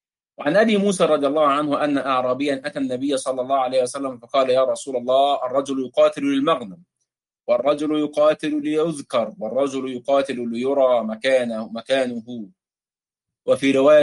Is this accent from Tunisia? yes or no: no; Egypt; أهلنا في مصر، نحن من مصر يعني